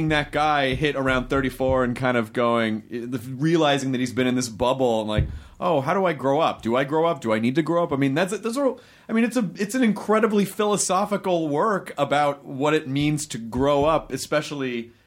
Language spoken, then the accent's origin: English; Memphis, Tennessee, United States; Well, I grew up in a lot of places, but primarily Memphis, Tennessee. But my family moved a lot.